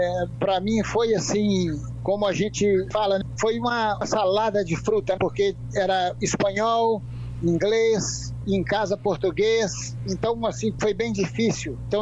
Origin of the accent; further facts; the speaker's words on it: Governador Valadares, Minas Gerais, Brazil; moved away; Eu sou de uma cidade que chama Governador Valadares, Minas Gerais.